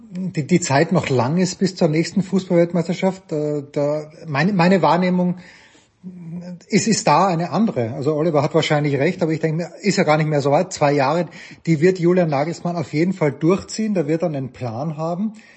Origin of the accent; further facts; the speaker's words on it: Austria; für mich als Österreicher